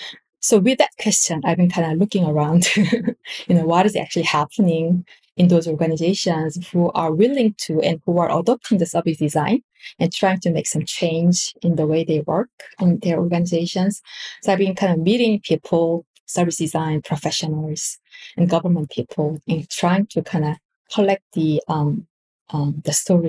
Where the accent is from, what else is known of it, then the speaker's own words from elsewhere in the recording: South Korea; and I am originally from Korea.